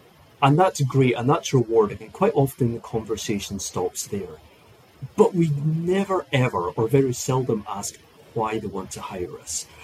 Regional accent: Scotland, United Kingdom; I grew up in Scotland, and I went to architecture school in Aberdeen, Robert Gordon University, Scott Sutherland School of Architecture.

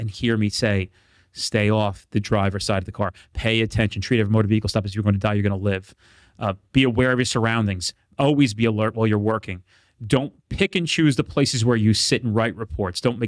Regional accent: New Jersey, United States; I speak with passion and emotion. I curse. I'm from New Jersey.

